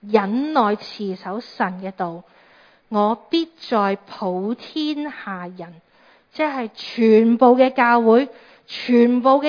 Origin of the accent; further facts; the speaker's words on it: Hong Kong; 去到今日的香港，我们土生土长的地方